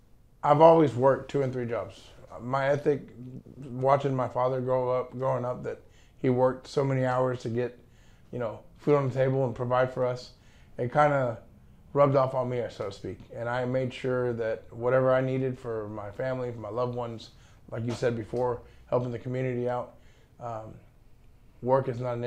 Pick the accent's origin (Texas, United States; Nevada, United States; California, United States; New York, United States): Texas, United States; Cypress; Born and raised in the Cypress area, yes, sir.